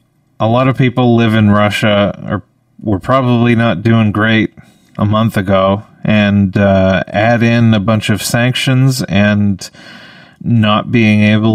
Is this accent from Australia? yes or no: no; Canada; as a Canadian